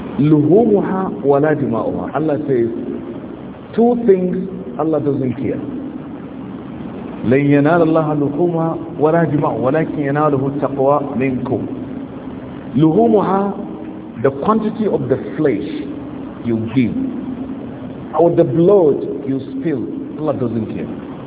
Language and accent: English; Nigeria; Nigeria is Anglophone, Nigeria is my country. But I'm not English. I am more of Arabic than English.